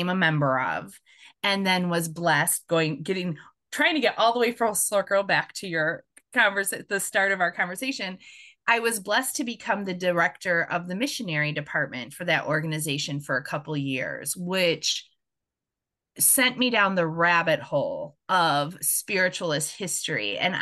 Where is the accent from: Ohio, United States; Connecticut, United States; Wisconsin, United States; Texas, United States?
Wisconsin, United States; So I'm from Wisconsin, right? I drive all the way to Lilydale.